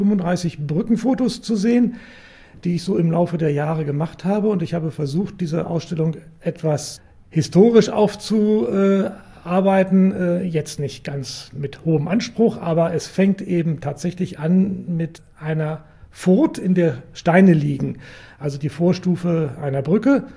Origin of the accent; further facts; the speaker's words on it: Hanover, Lower Saxony, Germany; Ich bin ein gebürtiger Hannoveraner, in der Innenstadt groß geworden und seit 50 Jahren an verschiedenen Orten in der List wohnend.